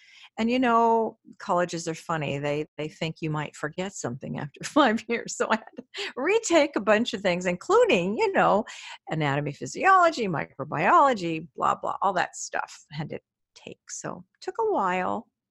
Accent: Oregon, United States; also born or lived in Hawaii; I think it was Hawaii. But I'm from Oregon originally. So I figured, well, I'll go home and maybe live with my parents for a bit

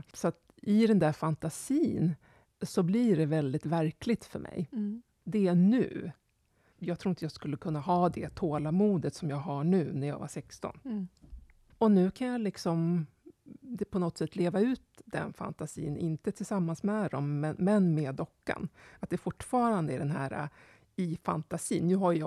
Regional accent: Västerås, Västmanland County, Sweden; jag kom från Västerås, från en förort, det var liksom på något sätt en längtan till ett annat liv än det jag hade.

